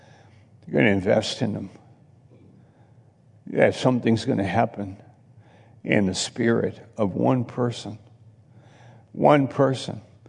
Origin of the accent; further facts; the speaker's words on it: Baltimore, Maryland, United States; Because I'm from Baltimore.